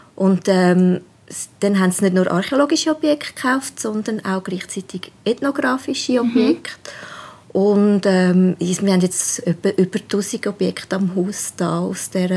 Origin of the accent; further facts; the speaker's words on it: Switzerland; Also wir gehen jetzt da nicht einfach jetzt als Schweizer, als Museum oder Universität einfach mal auf die Idee ein bisschen rumgraben und so.